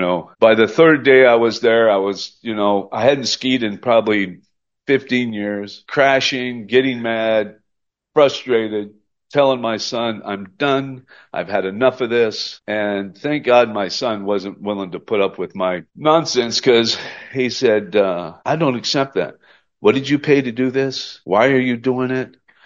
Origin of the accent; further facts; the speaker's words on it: Alaska, United States; You know, I grew up here in Alaska.